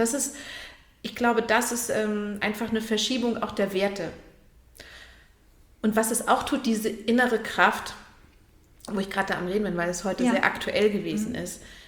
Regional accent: Lübeck, Schleswig-Holstein, Germany; ja, ich bin aus Lübeck

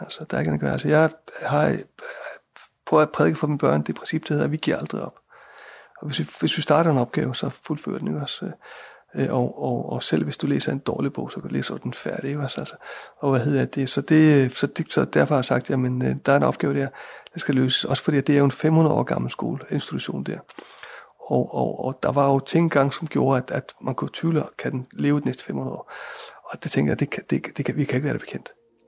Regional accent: Iceland; Altså, det er det samme som, jeg er jo islænding, så alle islændinge, de rider.

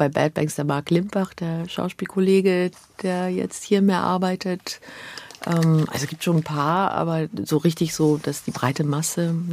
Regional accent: Luxembourg; ich komme ja aus Luxemburg, das heißt, ich war auch immer mit französischer Musik und italienischer Musik durch meine italienische Mutter irgendwie konfrontiert.

